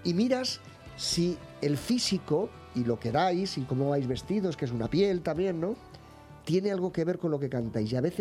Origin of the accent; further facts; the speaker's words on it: Canary Islands, Spain; de pueblo, los pastores, Canarias, los pastores, en mi pueblo, un tiempo, donde silbaba uno, el otro respondía y se iba estableciendo una dialéctica.